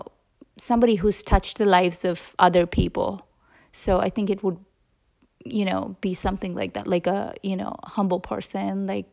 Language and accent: English; India; moved away; We're of Hindu belief, and we come from India.